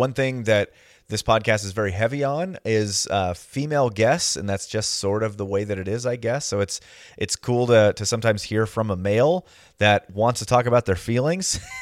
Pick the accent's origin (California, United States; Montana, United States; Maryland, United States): California, United States; Chico; born there; Because I was born in Chico, which is quite a bit north. But Northern California, that's where my blood and my origin story is.